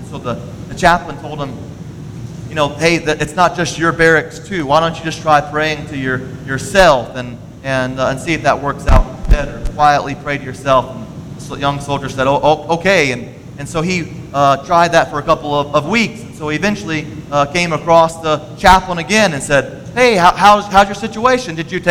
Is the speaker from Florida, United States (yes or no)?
yes; Pensacola, Florida, United States; Now, I grew up in Pensacola, Florida, and people don't know a lot of things about Florida except for the beaches